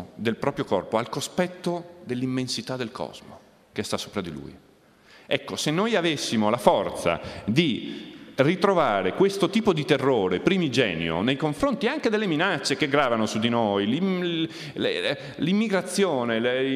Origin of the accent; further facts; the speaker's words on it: Venice, Veneto, Italy; io da Venezia, da bambino vivevo a Venezia, stavo in un sottotetto molto bello